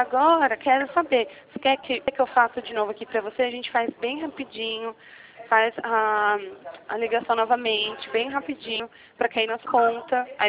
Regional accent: Jundiaí, São Paulo, Brazil; eu sou de Jundiaí.

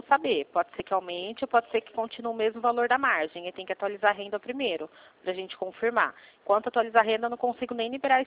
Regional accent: Limeira, São Paulo, Brazil; eu sou aqui de Limeira, interior de São Paulo.

